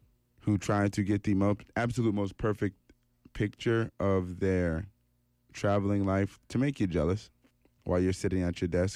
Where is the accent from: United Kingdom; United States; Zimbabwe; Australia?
United States; now in Canada; so I'm an American, and we like to think of Canadians as pretty generally friendly people, because that was my impression before I moved here.